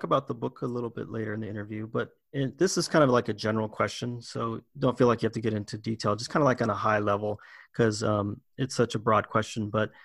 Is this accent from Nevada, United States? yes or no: no; Seattle, Washington, United States; And yeah, I'm from Seattle, so it's kind of like Portland.